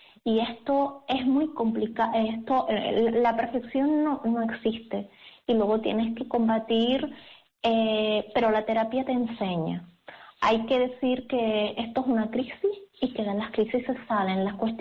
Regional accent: Valle Gran Rey, Canary Islands, Spain

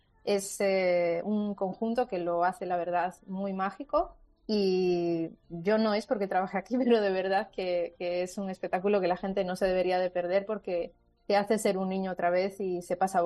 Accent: Galicia, Spain; now in Málaga, Spain; yo es que soy de Galicia, yo soy del norte, así que para mí esto ya es verano total.

